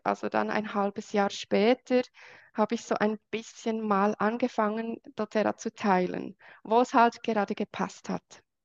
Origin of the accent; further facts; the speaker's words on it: Switzerland; Ja, wie gesagt, ich bin aus der Schweiz. Ich bin 39, verheiratet.